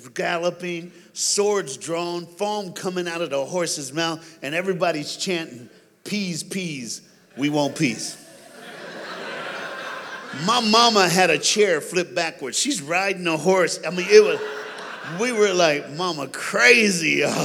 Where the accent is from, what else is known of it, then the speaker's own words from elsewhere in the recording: the South, United States; I'm just a brother from another mother. But I'm black from the South, you know what I'm saying?